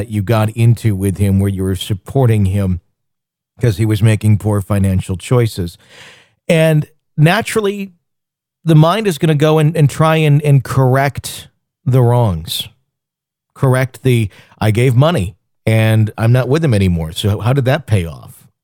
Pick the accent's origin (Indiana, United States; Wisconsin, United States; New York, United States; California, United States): Wisconsin, United States; but I grew up in Wisconsin. I grew up in snow for 6 months of the year and parked on inclines all the time.